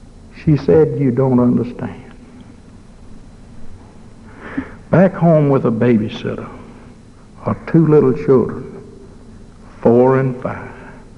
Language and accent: English; Alabama, United States; You know, I come from Alabama, and we claim to have a pretty good football team down there.